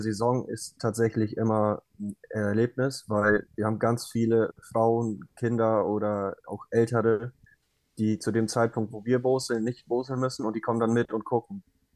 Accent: Lower Saxony, Germany; So bei uns in Ostfriesland ist es tatsächlich das Klotschießen oder Flüchten. Das ist die ostfriesische Disziplin.

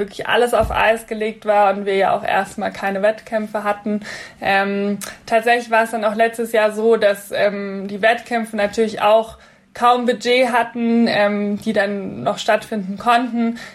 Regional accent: Munich, Bavaria, Germany; also ich komme ja auch gebürtig aus München

